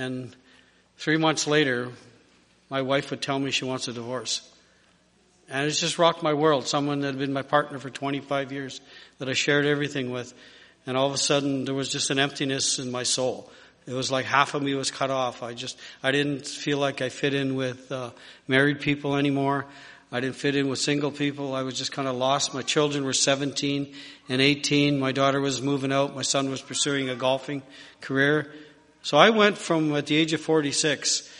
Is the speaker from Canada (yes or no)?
yes; Winnipeg, Manitoba, Canada; I grew up in Winnipeg, married my high school sweetheart, raised two beautiful children